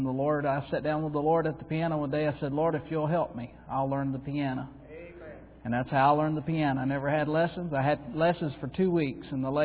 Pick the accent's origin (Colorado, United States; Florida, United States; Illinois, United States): Florida, United States; There's going to be floods, as it was in my hometown last week. The state of Florida was flooded out.